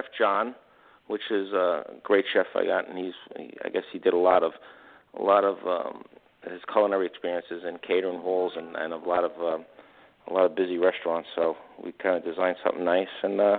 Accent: Babylon, New York, United States; I'm down to just the 1 restaurant. It's my hometown where I live.

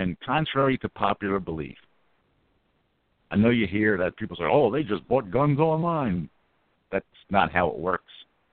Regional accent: Philadelphia, Pennsylvania, United States; also born or lived in southern New Jersey; I was one of those people that, growing up in the Philadelphia area and then living in southern New Jersey, just outside, a little more rural at the time

